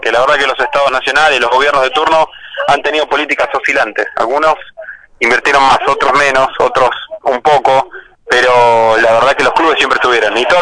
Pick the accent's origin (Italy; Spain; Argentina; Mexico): Argentina